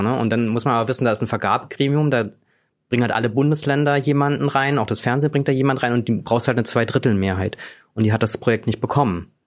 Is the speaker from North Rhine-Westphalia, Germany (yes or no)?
no; Thuringia, Germany; als Thüringer selber halt viel mehr begreift, was sind die Geschichten, die wir eigentlich erzählen müssen